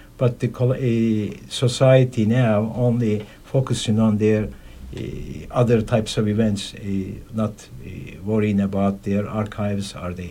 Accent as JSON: {"language": "English", "town": "Izmir", "region": "İzmir", "country": "Turkey", "said": "I'm from Turkey, Izmir, Turkey. I went to schools there"}